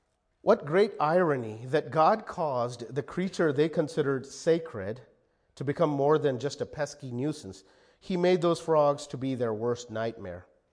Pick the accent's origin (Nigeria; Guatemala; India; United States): India; Growing up in India as a young boy, my mom and dad lived in a house, a really nice house with a huge backyard.